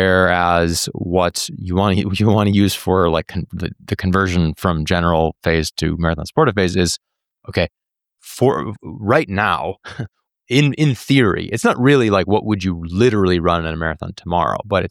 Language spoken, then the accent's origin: English; Minnesota, United States; It's not a major, but my hometown race, Twin Cities, this marathon this weekend is going to be hot.